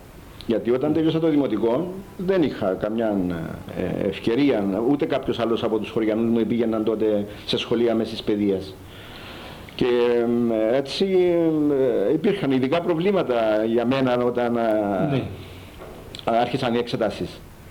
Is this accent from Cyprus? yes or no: yes; Cyprus; Τα μόνα εισοδήματα που είχε ο κόσμος τότε, η κάθε οικογένεια, τόσο στο χωριό μου αλλά και στα πιο πολλά γειτονικά χωριά, ήταν όταν κατά περιόδους πήγαιναν να εργαστούν σε κάποια μεταλλεία όπως στον Αμίαντο ή στην Καλαβασόν